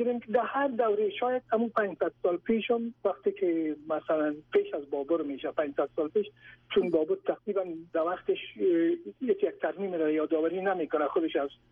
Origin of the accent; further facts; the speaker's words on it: Kabul, Afghanistan; من از شهر کنی کابل هستم، ما در اون شهر کنی کابل بزرگ شدیم